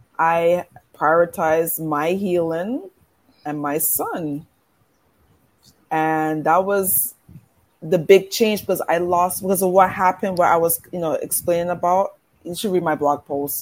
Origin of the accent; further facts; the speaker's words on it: Bronx, New York, United States; So I said, we're from the Bronx, right?